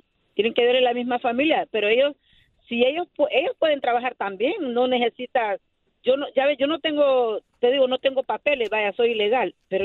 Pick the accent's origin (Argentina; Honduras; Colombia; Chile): Honduras; now in United States; De Honduras.